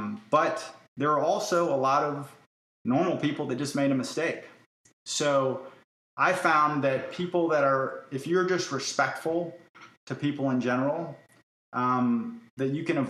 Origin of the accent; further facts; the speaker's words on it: Florida, United States; So I went from Georgia to Arkansas. Now I'm from Florida, so it was pretty far where I was going.